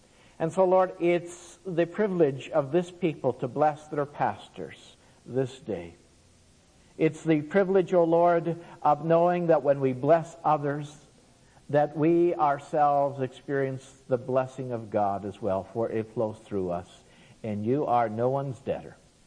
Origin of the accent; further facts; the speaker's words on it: Canada; I know we're Canadian